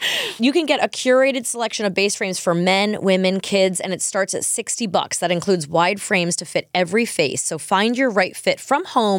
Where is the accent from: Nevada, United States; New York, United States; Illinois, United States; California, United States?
New York, United States; Long Island; I'm from Long Island.